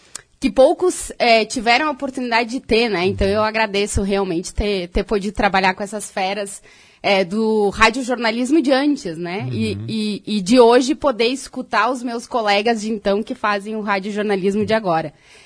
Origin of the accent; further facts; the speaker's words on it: Carlos Barbosa, Rio Grande do Sul, Brazil; Mas eu saí de Carlos Barbosa empurrada pela minha mãe, literalmente, uhum.